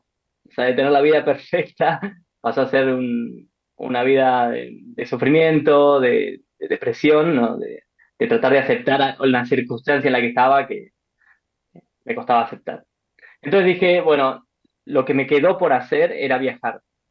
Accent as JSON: {"language": "Spanish", "town": "Tilcara", "region": "Jujuy", "country": "Argentina", "tie": "born or raised there", "said": "me volví al norte, de donde soy oriundo, a Tilcara, es un pueblito"}